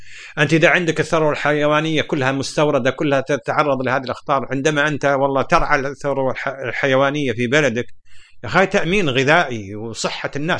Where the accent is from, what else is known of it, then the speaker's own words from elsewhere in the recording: Kuwait; عندنا في الكويت